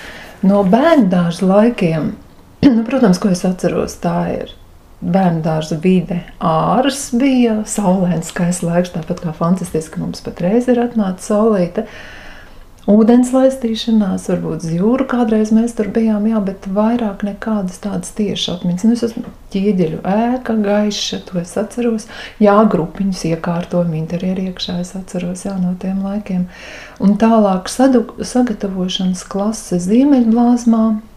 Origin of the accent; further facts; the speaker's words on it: Saulkrasti, Saulkrasti Municipality, Latvia; also born or lived in Riga; Es Rīgā dzimu, es dzimu Stradiņu slimnīcā. Nu, un tālāk, kā man atveda mājās, un tālāk tā dzīve vairāk vai mazāk ir saukrastos pagājusi.